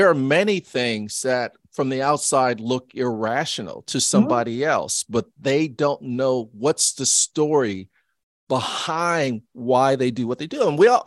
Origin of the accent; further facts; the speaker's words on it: New Orleans, Louisiana, United States; I'm from New Orleans. I can't help it.